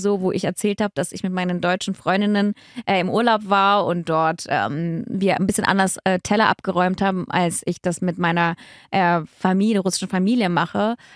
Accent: Germany; Habe es aber trotz Studium in Klammern nie selber gespielt in Klammern und das als Deutsche

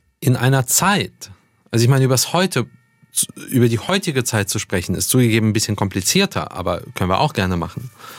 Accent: Israel; Gespräche geführt über Bilder auf Straßen in meinem Heimatland, über Zustände in diesem meinem Zuhause.

